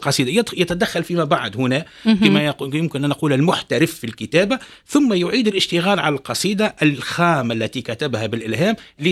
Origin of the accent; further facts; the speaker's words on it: Kairouan, Kairouan Governorate, Tunisia; حينما عرف أني من القيروان وأن … هو الذي درسه يعني لأنه جدي كان أستاذ فرنسية